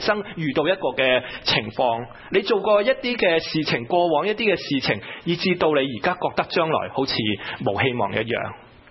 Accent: China; 跟住作为中国人的爸爸

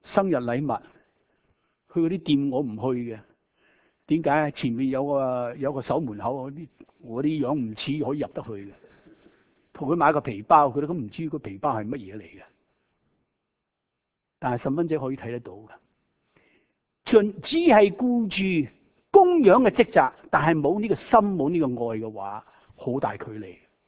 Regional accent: China; moved away as an adult; now in United States; 我哋中国人啊！

